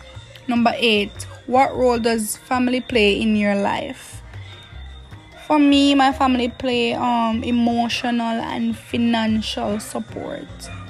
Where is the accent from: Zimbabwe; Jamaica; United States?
Jamaica; I'm 18 years old. I'm from Jamaica. I live in Montego Bay.